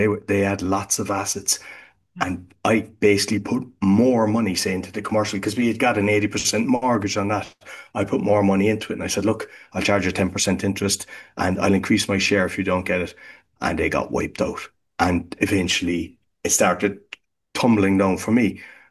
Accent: Ireland; now in Bonn, Germany; I'm living in Bonn, but I'm Irish

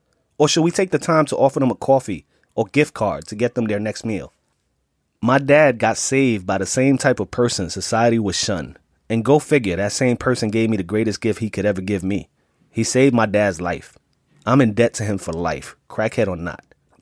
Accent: Bronx, New York, United States; I was raised in the South Bronx. I was raised around things and people that most parents would not want their kids around.

